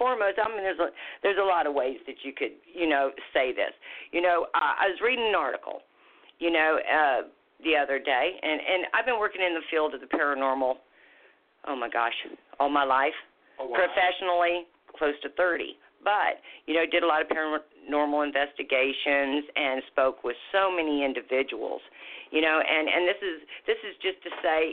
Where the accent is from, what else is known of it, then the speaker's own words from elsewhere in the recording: Iowa, United States; Ooh, I was raised in Iowa. So about them winters up there.